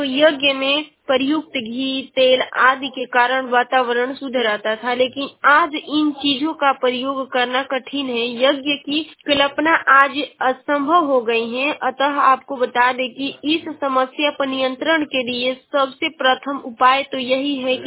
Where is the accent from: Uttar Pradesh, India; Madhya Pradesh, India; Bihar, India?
Uttar Pradesh, India; Ballia; और मैं बलिया जिले की निवासी हूँ।